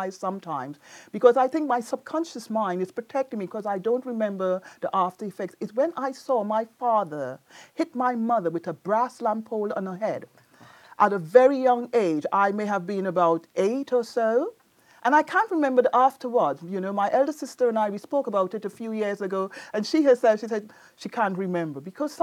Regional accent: Venezuela; also born or lived in Aruba / Trinidad and Tobago / New York City; now in United States; I'm originally from Aruba, but I grew up in Venezuela and Trinidad and then New York City.

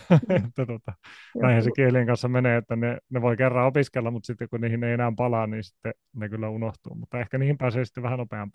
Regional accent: Jakobstad, Ostrobothnia, Finland; first language Finnish; suomi on mun äidinkieli, mutta sitten mä oon kotoisin tuolta ruotsinkieliseltä Pohjanmaalta, eli Pietarsaaresta, niin olen kasvanut hyvin niin kuin kaksikielisessä ympäristössä ja ollut kielikylvyssä itse asiassa ihan päiväkodista asti

